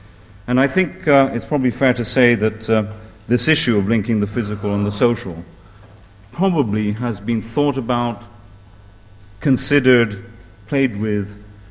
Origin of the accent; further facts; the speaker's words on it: Italy; I was brought up in Italy, it was like walking around Siena.